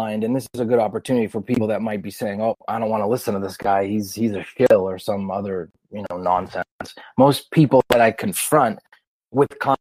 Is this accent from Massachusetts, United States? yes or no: yes; Boston, Massachusetts, United States; also born or lived in Cambridge; now in North Carolina, United States; I am from Boston, the hub, and I found my path in Boston. I lived there my whole life. I was born and raised there. My family's been there for years. And I was raised in Cambridge.